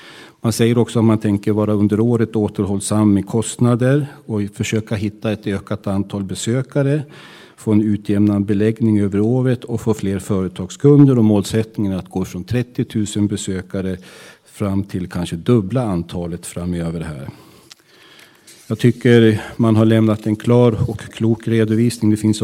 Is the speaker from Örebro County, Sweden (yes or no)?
no; Sala, Västmanland County, Sweden; sa att jag var från Sala